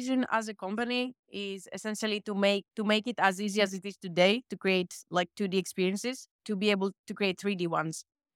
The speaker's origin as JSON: {"language": "English", "country": "Greece", "tie": "born or raised there", "said": "when I was a kid growing up in Greece"}